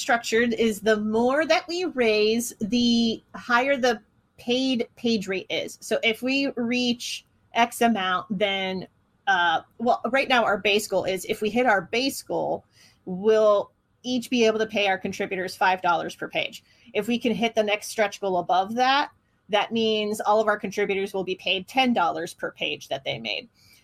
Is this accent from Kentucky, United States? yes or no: no; Ohio, United States; Look, I grew up in Southeast Ohio where there was literally nothing to do other than like a tailgate and out in the holler.